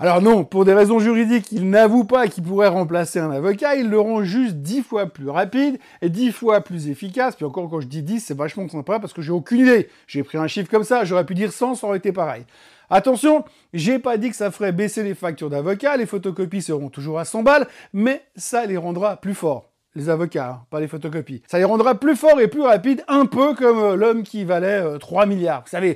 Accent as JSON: {"language": "French", "region": "Geneva", "country": "Switzerland", "said": "En même temps, je suis Genevois, donc râler et Genevois, c'est un pléonasme."}